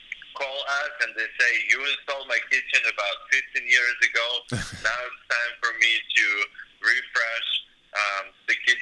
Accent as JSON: {"language": "English", "country": "Russia", "said": "I'm originally from Russia"}